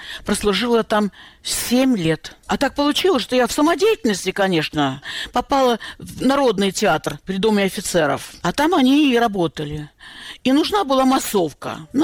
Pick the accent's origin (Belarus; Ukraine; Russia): Russia; Caucasus; born there; Я так поэтому получила, что я родилась на Кавказе.